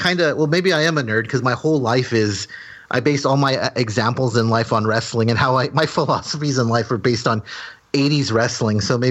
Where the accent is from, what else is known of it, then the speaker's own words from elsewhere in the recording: Pennsylvania, United States; Well, see, I'm from Pennsylvania, so it's a pretty tough argument there.